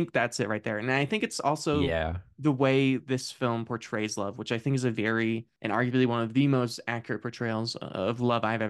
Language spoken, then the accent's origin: English; United States; It's my American ignorance that is